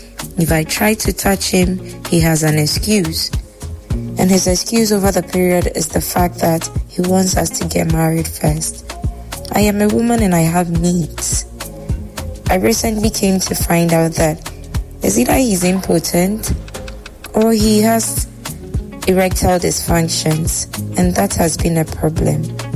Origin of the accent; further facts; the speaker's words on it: Ghana; moved away; I am a Ghanaian girl living outside of the country, but for security reasons, I can't share my current location.